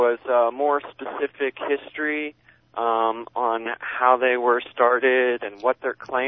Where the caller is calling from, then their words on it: Bisbee, Arizona, United States; I'm calling from Bisbee, Arizona